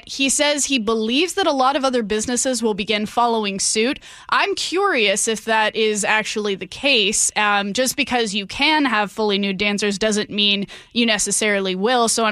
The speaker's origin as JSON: {"language": "English", "region": "Utah", "country": "United States", "said": "I'm from Utah, and I'm pretty sure we are not behind Utah in this."}